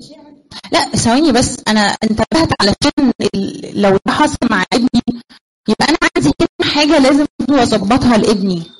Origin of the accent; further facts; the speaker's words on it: Egypt; بصوا يا جماعه احنا السواقه عندنا في مصر صعبه قوي صراحه.